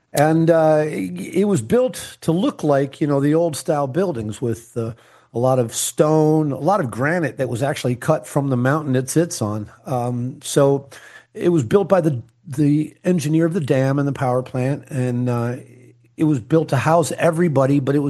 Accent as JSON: {"language": "English", "region": "New York", "country": "United States", "tie": "born there", "said": "I'm from the entire other side of the country from where I was living in California. I was born in New York."}